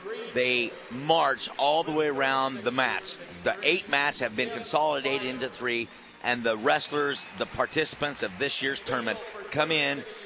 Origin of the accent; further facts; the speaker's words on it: Centerville, United States; from Centerville, my hometown. My birth town.